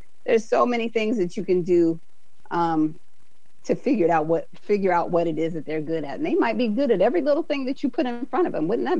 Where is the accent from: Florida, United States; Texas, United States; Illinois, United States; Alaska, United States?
Alaska, United States; Let's see, recess time, because I'm from Alaska. We could go outside and ice skate.